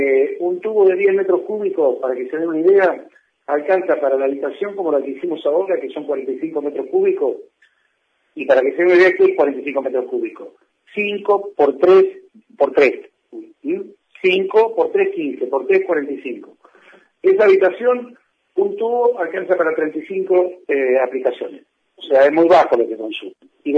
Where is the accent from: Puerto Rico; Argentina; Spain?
Argentina; Bolívar, Buenos Aires Province; moved away as an adult; now in Mar del Plata, Argentina; yo hace 25 años que vivo en Mar del Plata, me preguntan, ¿vos de dónde sos? De Bolívar.